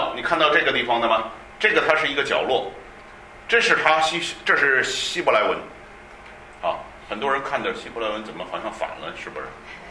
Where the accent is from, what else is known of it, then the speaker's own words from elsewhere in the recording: China; 那我们中国人从来没进步过，一直落后，因为我们一直还用象形文字